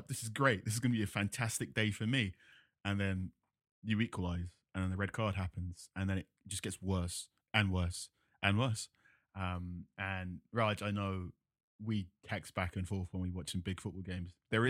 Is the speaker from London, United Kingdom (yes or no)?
yes; London, United Kingdom; because I grew up in London.